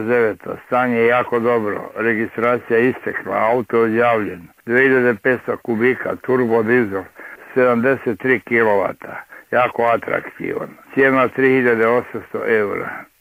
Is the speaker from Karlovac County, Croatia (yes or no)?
yes; Karlovac, Karlovac County, Croatia; ja sam iz Karlovca.